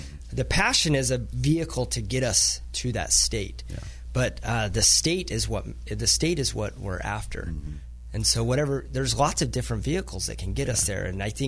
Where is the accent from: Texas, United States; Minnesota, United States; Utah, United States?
Utah, United States; Salt Lake City; They're mountains. I'm from Salt Lake City, so but they're mountains.